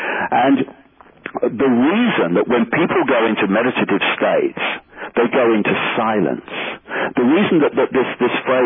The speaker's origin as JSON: {"language": "English", "town": "Leicester", "region": "East Midlands", "country": "United Kingdom", "said": "from Leicester, and this is my body, and this is what I look like, and this is who I am"}